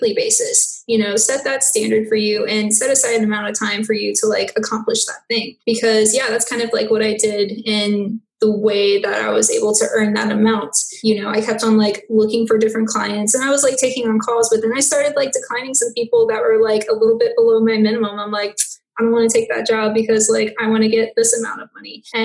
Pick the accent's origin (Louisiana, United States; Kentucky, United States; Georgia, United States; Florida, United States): Louisiana, United States; New Orleans; And yeah, I'm from New Orleans and I started up my studio as of 3 months ago, officially with that LLC.